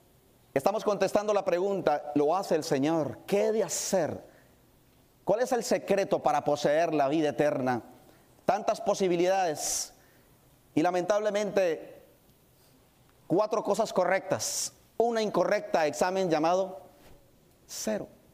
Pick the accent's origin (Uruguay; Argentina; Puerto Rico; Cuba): Puerto Rico; como dicen por allá en mi tierra, cerreras e indomables. El otro día me gustaba mucho ir al campo, a la finca con mis padres, con mis tíos a pasar vacaciones y a los que les gustan los caballos, allá en Puerto Rico hay muchos.